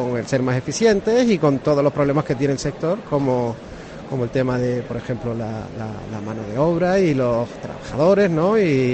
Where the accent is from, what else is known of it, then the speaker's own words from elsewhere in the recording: Canary Islands, Spain; los canarios y las vacaciones que los canarios compramos